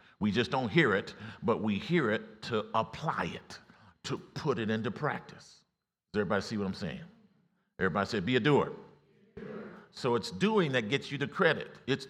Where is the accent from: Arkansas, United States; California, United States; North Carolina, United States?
Arkansas, United States; You know, if you grew up, I grew up in Arkansas, and so we had farms